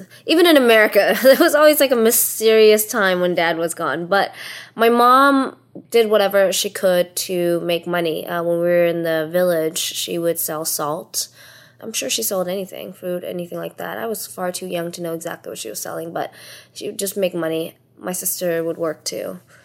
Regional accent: San Francisco, California, United States; also born or lived in Vietnam; now in Houston, United States; I was born in Vietnam. Then we trekked over to the Bay Area, San Francisco. We came over in 1995 as Vietnamese refugees.

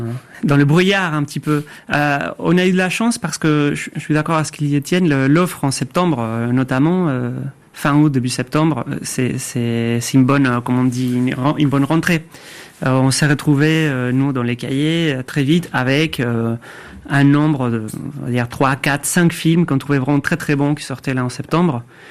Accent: Spain; French is a second language; moi je suis espagnol et c'était exactement le même cas

